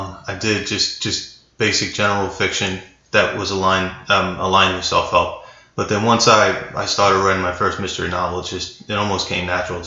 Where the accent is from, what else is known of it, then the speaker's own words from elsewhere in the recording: Philadelphia, Pennsylvania, United States; So, I grew up in South Philadelphia, less than a mile away from Veterans Stadium.